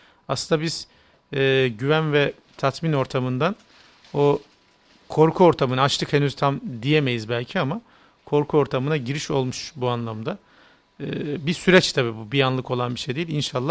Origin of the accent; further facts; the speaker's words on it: Istanbul, Turkey; Biz küçükken İstanbul'da da yaşarken evler tahta kapı hemen hemen birçoğu.